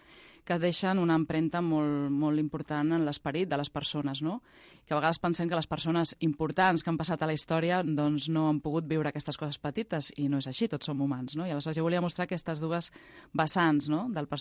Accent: Barcelona, Catalonia, Spain; Sí, sí, soc del barri de Sants

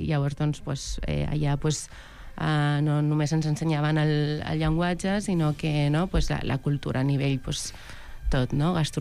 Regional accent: Barcelona, Catalonia, Spain; born there; jo he nascut a Barcelona

